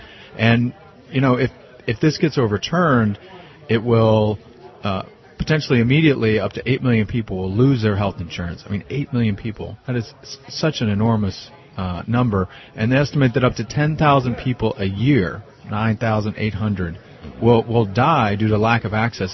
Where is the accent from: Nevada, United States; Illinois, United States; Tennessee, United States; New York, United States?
Tennessee, United States; also born or lived in Appalachia; I grew up in East Tennessee. I went to my state medical school, which actually has an outstanding national curriculum on rural primary health care.